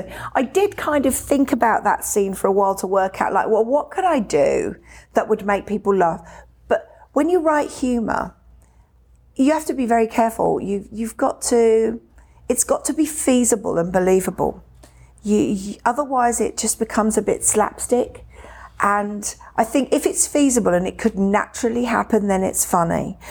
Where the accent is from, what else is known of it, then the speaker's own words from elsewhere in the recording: United Kingdom; Well, first of all, I'm British.